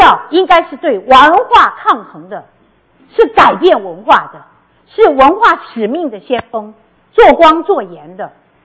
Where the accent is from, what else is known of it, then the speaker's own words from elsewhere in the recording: China; 我们中国人是跟吃的文化是太有关系了。我们海外的移民大部分早期都是来做餐厅